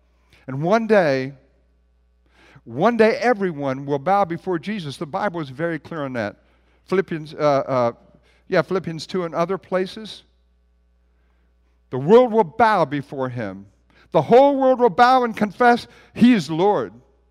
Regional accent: West Virginia, United States; Now, I'm from West Virginia. I grew up in West Virginia.

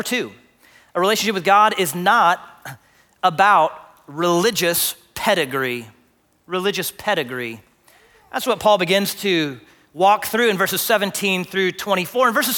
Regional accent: Texas, United States; because we're American or because we're Texan and because we sort of are familiar with Christianity, these are the waters that we swim in.

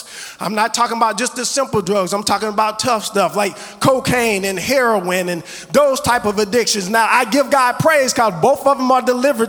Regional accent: the South, United States; I was a young black man growing up in the South, hanging around these things in what would be considered a difficult neighborhood

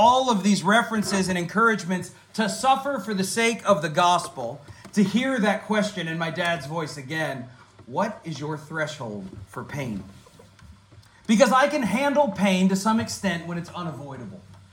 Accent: Tampa, Florida, United States; I grew up in Tampa being a huge Buccaneer fan.

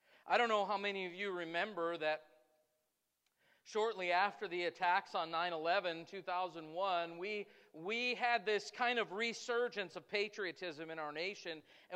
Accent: United States; That as an American, the thing that concerns me the most in our society

